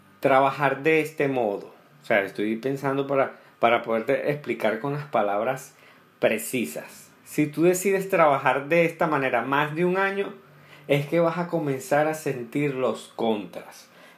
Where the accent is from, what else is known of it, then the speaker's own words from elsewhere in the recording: Venezuela; moved away as an adult; now in Colombia; Yo, cuando llegué a Colombia, porque yo soy, para los que no saben, soy venezolano, llegué a Colombia porque embaracé a una muchacha, entonces, ¿sabes? Sentido de la responsabilidad, me tuve que venir con ella, echarle bola aquí en Colombia y aquí estamos